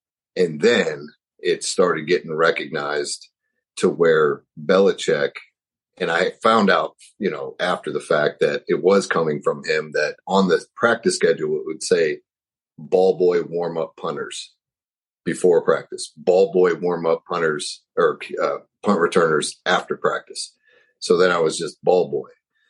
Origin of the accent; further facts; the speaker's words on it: Cleveland, Ohio, United States; But, you know, growing up in Cleveland, Ohio, I was a three-sport athlete, you know, always playing sports, travel baseball, you know, it never stopped in our household.